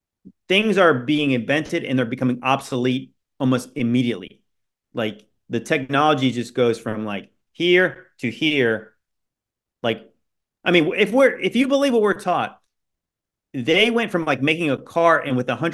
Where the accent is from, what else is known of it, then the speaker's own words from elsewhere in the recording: Virginia, United States; when you go through, like, Washington, D.C., I'm from Virginia, so I've been up there many times.